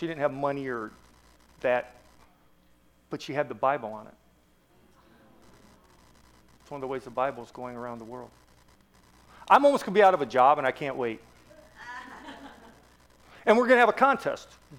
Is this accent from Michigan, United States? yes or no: no; Tallmadge, Ohio, United States; Because many of you know, I grew up in Talmadge.